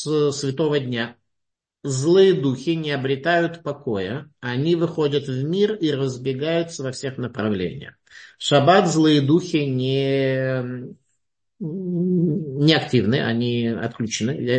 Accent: Saint Petersburg, Russia; Особенно вот я сам из Ленинграда

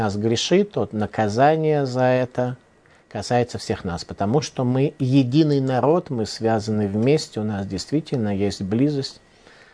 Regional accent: Saint Petersburg, Russia; born there; я родился в Ленинграде

